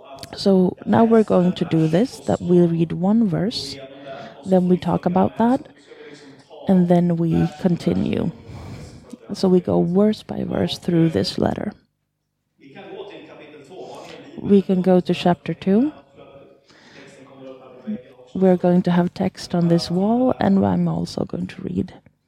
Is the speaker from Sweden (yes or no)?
yes; Sweden; moved away as an adult; now in Finland; I'm from Sweden. I moved to Finland for about 2 years, actually 2 years ago, close on the day. Two years and 10 days ago.